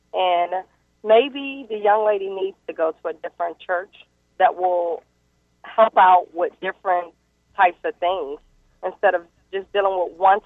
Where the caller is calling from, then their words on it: Washington, District of Columbia, United States; from Washington, D.C.